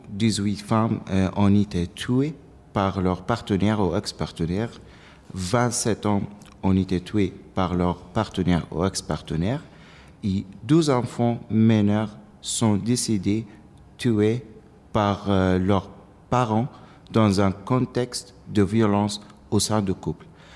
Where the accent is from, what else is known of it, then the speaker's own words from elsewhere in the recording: Iraq; French is a second language; now in France; J'habitais ici en France depuis 3 ans. Je viens d'Irak, comme vous avez dit.